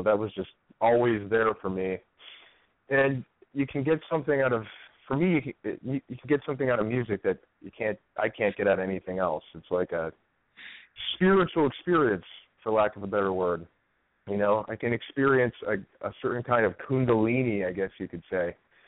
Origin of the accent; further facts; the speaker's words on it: Milwaukee, Wisconsin, United States; And I'm from Milwaukee, so I'm from back in your part of the neck of the woods there.